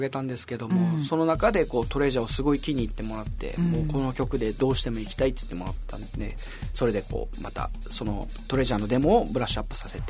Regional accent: Okinawa, Japan; 生まれも育ちもですね

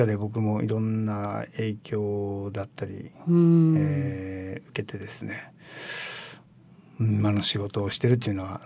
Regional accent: Okinawa, Japan; born there; まあ沖縄生まれの

